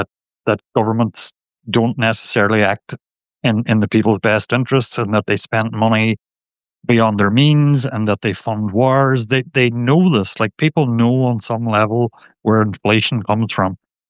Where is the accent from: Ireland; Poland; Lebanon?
Ireland; now in New York, United States; So as you can probably guess, I'm Irish, but I've been living in New York for 10 years.